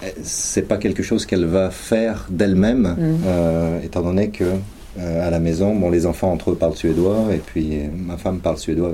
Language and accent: French; France; Je suis français. Je ne parle que français avec les enfants.